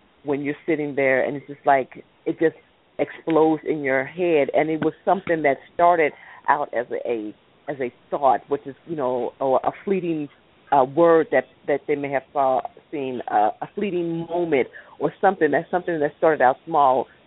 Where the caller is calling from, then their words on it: Columbus, Ohio, United States; I'm in Columbus.